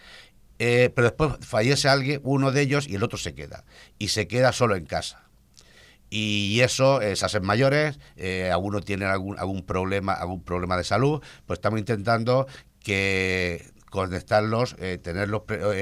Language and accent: Spanish; Rojales, Valencian Community, Spain; born there; los que somos nacidos en Rojales